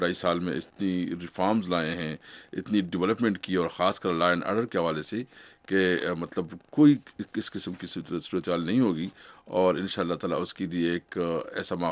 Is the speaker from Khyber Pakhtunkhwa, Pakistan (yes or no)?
yes; Khyber Pakhtunkhwa, Pakistan; ایک تو ہمارا تعلق کے پی کے سے ہے